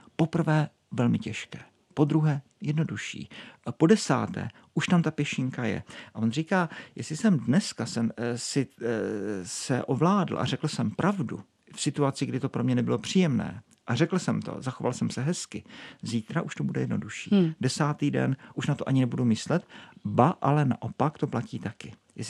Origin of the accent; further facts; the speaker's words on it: Brno, South Moravian Region, Czechia; Já jsem z Brna. Co s tím chceš dělat? Jo? New York, to by bylo super, ale Brno prostě.